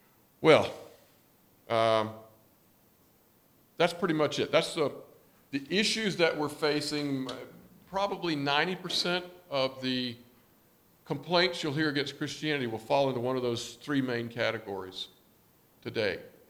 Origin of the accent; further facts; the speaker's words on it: United States; born there; It's not because I was born in America.